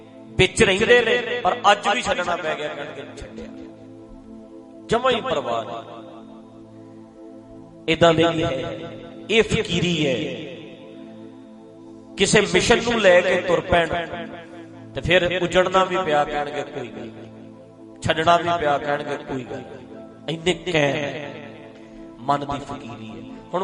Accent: Punjab, India; ਅਸੀਂ ਵੀ ਪੰਜਾਬੀ ਹਾਂ, ਅਸੀਂ ਵੀ ਸਿੱਖ ਕੌਮ ਵਿੱਚ ਆਉਂਦੇ ਹਾਂ

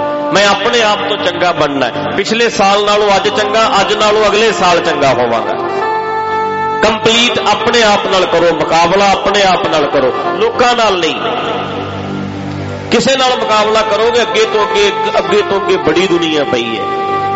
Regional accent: Punjab, India; moved away; ਸਾਡੀ ਪੰਜਾਬੀਆਂ ਦੀ ਸੋਚ ਇੱਥੇ ਆ ਕੇ ਵੀ ਬਹੁਤਿਆਂ ਦੀ ਨਹੀਂ ਬਦਲੀ, ਬਹੁਤ ਐਡਵਾਂਸ ਹੋ ਕੇ ਵੀ ਅਸੀਂ ਫਿਰ ਉਦਾਂ ਦੀ ਹਾਂ ਜਿੱਦਾਂ ਦੇ ਸਾਡੇ ਪਿੰਡ ਇੰਡੀਆ ਦਾ ਸੁਭਾਅ ਸੀ।

